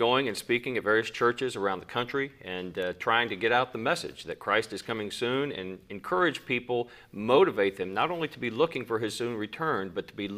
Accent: Midwest, United States; also born or lived in Kentucky; I was born in Kentucky, lived in the Midwest throughout my childhood years, came back to Kentucky for high school, and at age 17, I entered the Air Force.

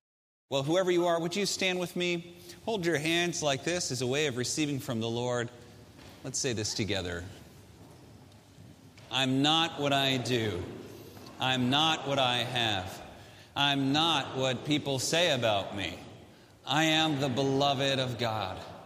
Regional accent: United States; born there; Man, I am lucky that I was born in America, in an industrialized Western free country like this, full of opportunity.

